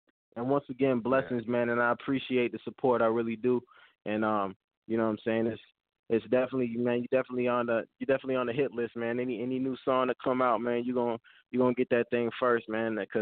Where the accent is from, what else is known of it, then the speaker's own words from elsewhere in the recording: Seattle, Washington, United States; now in Atlanta, United States; I'm going to give a shout-out to my mom, to my hometown, Seattle, to ATL, which has been my hometown for the last 10 years